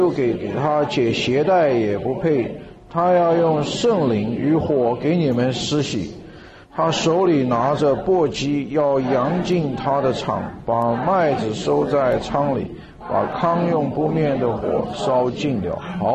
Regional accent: China; 那么对于我们中国人来讲的话，我们就是说旗帜鲜明，划清界限，这是我们中国人的话。

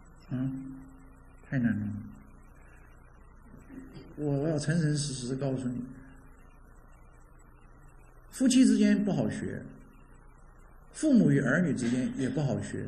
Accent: China; 我们中国人重不重视话？一言既出，驷马难追，对不对？

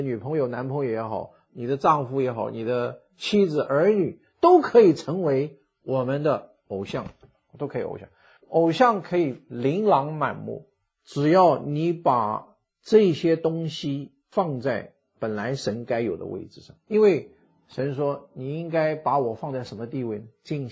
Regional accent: Taiwan; 我记得我自己成长的，我回想我在台湾这个环境成长，50年代60年代的时候台湾还是很穷

